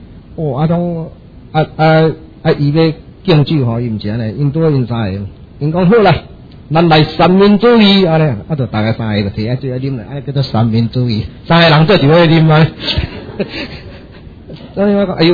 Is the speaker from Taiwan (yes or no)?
yes; Taiwan; 那么我们身为台湾人的成就就没有了嘛？